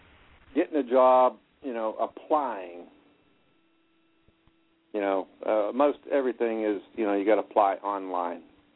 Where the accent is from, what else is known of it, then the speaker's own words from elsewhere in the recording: Youngstown, Ohio, United States; I'm originally from Ohio myself.